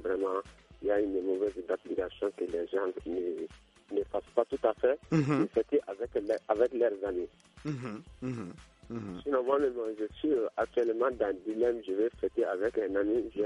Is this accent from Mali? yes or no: yes; Mali; chez nous au Mali